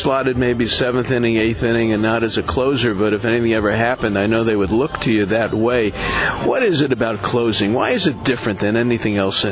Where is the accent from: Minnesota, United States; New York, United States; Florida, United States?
New York, United States; Brooklyn; I'm a kid from Brooklyn